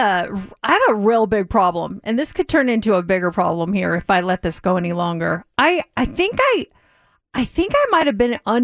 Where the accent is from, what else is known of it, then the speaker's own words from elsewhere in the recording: Colorado, United States; this is someone that I grew up with in Colorado.